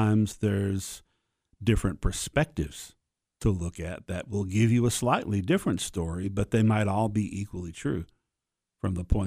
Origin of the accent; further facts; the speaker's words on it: Sparta, Tennessee, United States; I'm from this area originally. I was born in Sparta, and I got my undergrad at Tech.